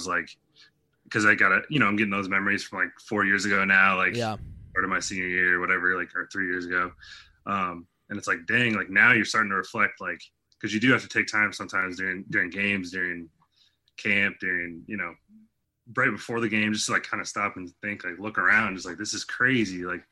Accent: Iowa, United States; like for us growing up in Iowa and no pro sports, like that's it for us.

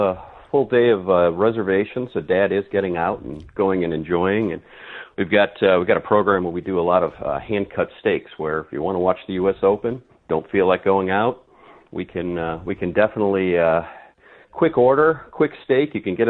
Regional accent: Michigan, United States; also born or lived in Stamford, United States / Indianapolis, United States; I grew up in Michigan, a mile away from where the restaurant is now.

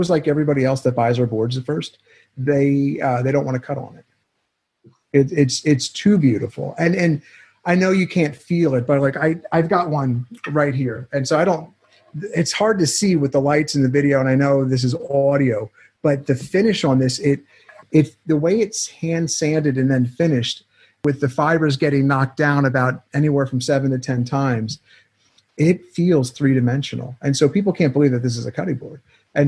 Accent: Pennsylvania, United States; my parents I'm from Pennsylvania.

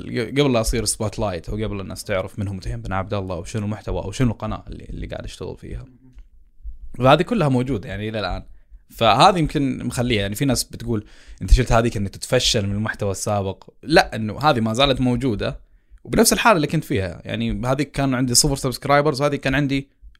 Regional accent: Eastern Province, Saudi Arabia; الحداق عندنا في الشرقية معناها صيد السمك.

